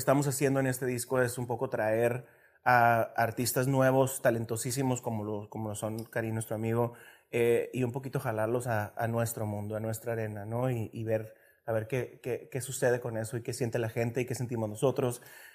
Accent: Mexico; nosotros somos mexicanos y particularmente el regional mexicano que se está viendo ahorita en el mundo es el tipo con el que crecimos nosotros.

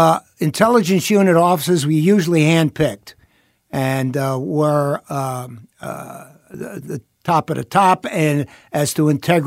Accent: New York City, New York, United States; I was from New York City, so I knew about organized crime. They were in the neighborhood.

